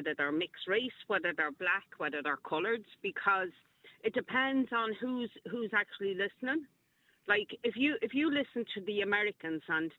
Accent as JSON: {"language": "English", "town": "Crumlin", "region": "County Dublin", "country": "Ireland", "said": "I'm actually from Crumlin. So my two older kids are in their 30s."}